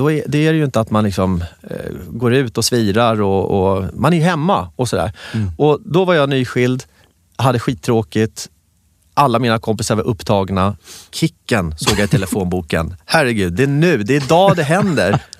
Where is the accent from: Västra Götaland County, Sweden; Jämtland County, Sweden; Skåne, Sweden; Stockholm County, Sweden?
Stockholm County, Sweden; Värmdö; där vi är uppvuxna på Värmdö